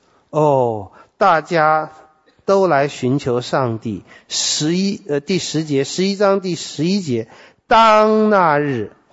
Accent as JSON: {"language": "Chinese", "country": "Taiwan"}